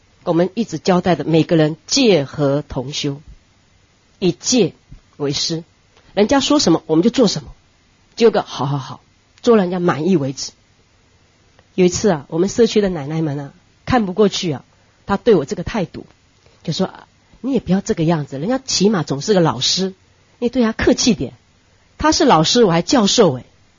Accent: Miaoli County, Taiwan; 我们是苗栗人，我们到这里只想要帮助这边的孩子

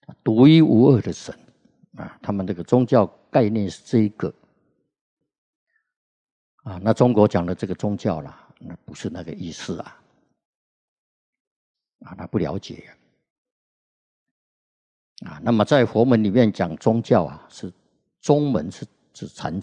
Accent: Taiwan; 这个我们台湾人口啊号称2300万啊

